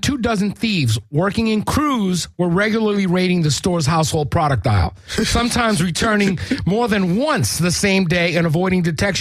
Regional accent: New York, United States; Yo, I'm from New York, G.

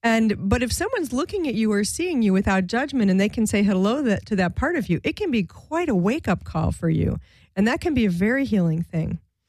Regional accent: Chicago, Illinois, United States; now in Los Angeles, United States; I come from Chicago and I live out in Los Angeles.

